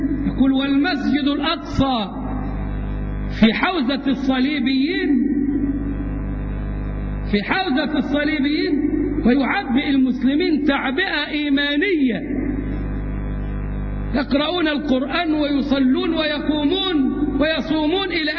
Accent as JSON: {"language": "Arabic", "country": "Egypt", "said": "سيما وقد أمنوا جانبنا كمصريين"}